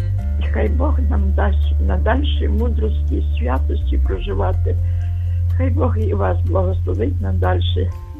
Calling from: Lviv, Lviv Oblast, Ukraine; Вітаю, я з Львова.

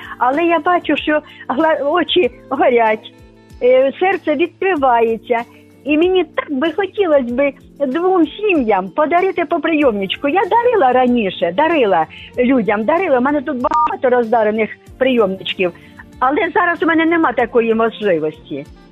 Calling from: Kharkiv, Kharkiv Oblast, Ukraine; Я з Харкова.

